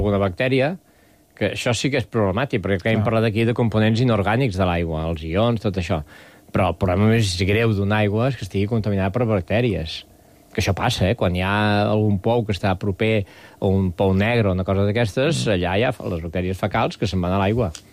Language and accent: Catalan; Catalonia, Spain; Jo, que sóc català